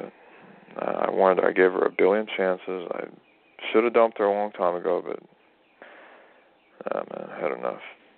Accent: England, United Kingdom; now in Hollywood, United States; Obviously, I'm English, but come on.

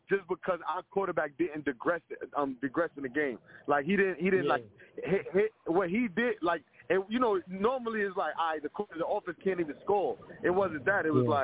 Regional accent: New York, United States; I'm from New York.

